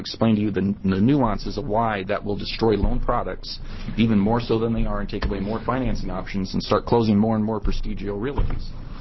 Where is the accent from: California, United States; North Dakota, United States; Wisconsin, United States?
California, United States; moved away; I'm from California 15 years ago, and I was fingerprinted and background checked and everything else. I moved to Oregon and got it.